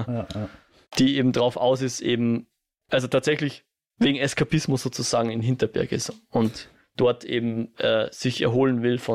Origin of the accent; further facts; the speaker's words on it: Austria; als Österreicher